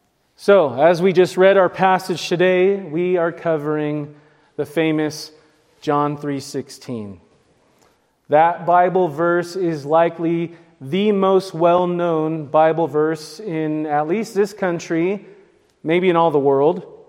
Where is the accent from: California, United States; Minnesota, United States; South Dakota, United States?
California, United States; But I remember growing up in California, and distinctly, we would go get In-N-Out Burger